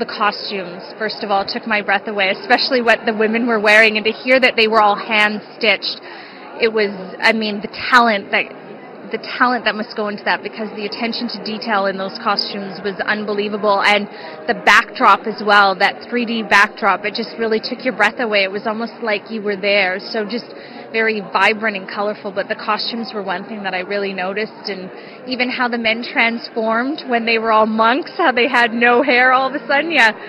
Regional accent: Canada; especially being a Canadian.

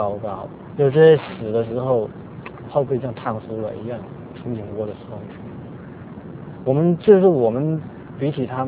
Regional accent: China; 作为中国人来说，中国人太苦了

